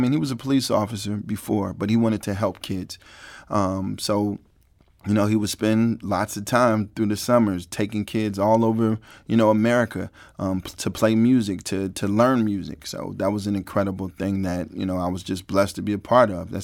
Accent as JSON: {"language": "English", "town": "St. Louis", "region": "Missouri", "country": "United States", "tie": "born or raised there", "said": "growing up in St. Louis and going to Jazz St. Louis before, previously called the Bistro, since I was like 14, 15 years old."}